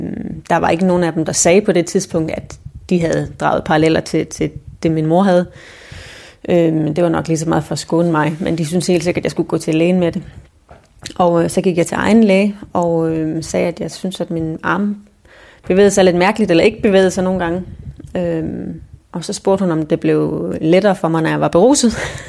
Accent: Odense, Region of Southern Denmark, Denmark; en gammel veninde i Odense, hvor jeg kommer fra

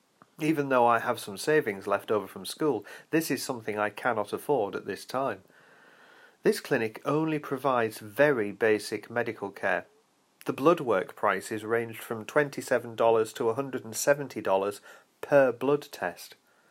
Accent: United States; I am an American. I live in a city called Pensacola, Florida

